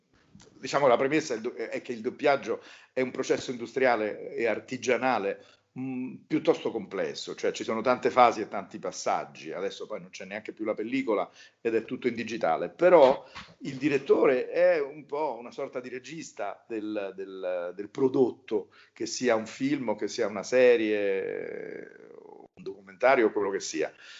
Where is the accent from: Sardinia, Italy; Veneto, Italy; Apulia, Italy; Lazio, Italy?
Lazio, Italy; accent: Roman; io stesso ho un accento romano che devo mitigare quando poi doppio